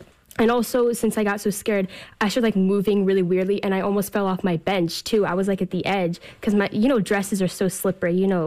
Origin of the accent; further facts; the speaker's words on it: United States; born there; Yeah, I was born in this country, but I kind of wish I was born in Russia.